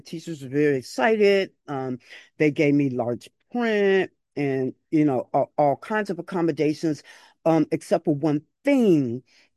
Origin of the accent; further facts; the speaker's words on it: Chicago, Illinois, United States; And also I come from Chicago, Illinois, and so the ugly laws were definitely in effect the year that I was born.